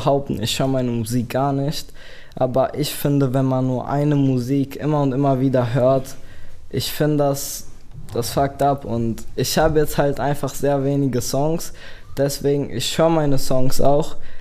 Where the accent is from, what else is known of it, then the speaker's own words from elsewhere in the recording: Romania; Also ich komme ja aus Rumänien